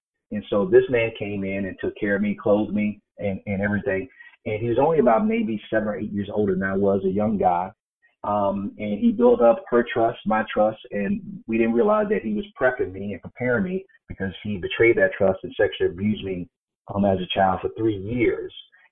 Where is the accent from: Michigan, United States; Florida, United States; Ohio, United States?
Florida, United States; Miami; Well, I'm not from the actually South Beach part of it, but I was from Miami.